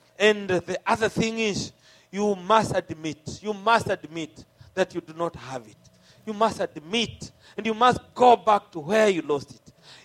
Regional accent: Kenya; We came all the way from Kenya to bring you this message that you can recover your cutting edge.

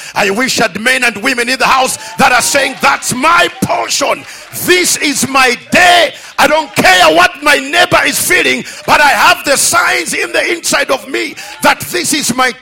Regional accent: Zambia; as you have heard from the man of God. I come from Zambia

